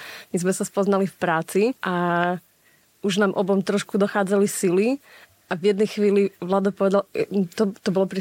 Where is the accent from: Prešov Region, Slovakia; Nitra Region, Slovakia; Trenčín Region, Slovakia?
Prešov Region, Slovakia; Snina; potom sme mali ešte polia okolo Sniny, asi môžem povedať, že sme zo Sniny. A keď hovoríš, že si vyrastal na dedine, u nás to bolo podľa mňa veľmi podobné, lebo tak Snina nie je zase nejaké veľké mesto.